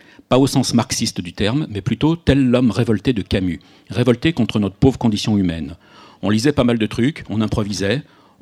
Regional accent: Lyon, Auvergne-Rhône-Alpes, France; moi qui viens de Lyon

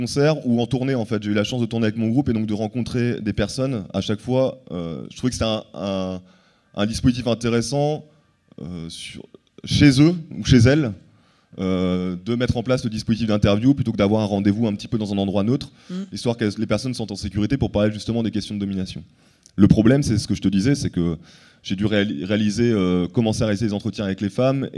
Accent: Caen, Normandy, France; Je viens de Caen, du coup, mais c'est quand même la maison là-bas.

